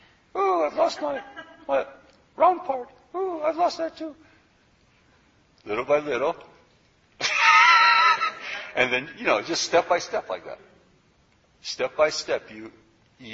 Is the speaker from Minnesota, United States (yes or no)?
yes; Minnesota, United States; I grew up in Minnesota. I should have gotten at least a view of the Northern Lights